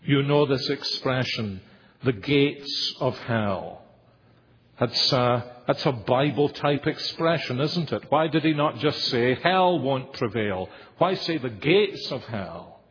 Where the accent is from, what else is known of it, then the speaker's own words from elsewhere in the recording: Glasgow, Scotland, United Kingdom; I was brought up in the East End of the great city of Glasgow.